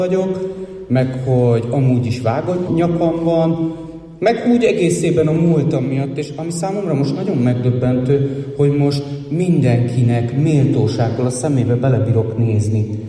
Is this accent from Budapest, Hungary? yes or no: yes; Budapest, Hungary; Budapestről jöttem, a 9. kerületből lakok a klinikáknál. És röviden annyit rólam, hogy 43 éves vagyok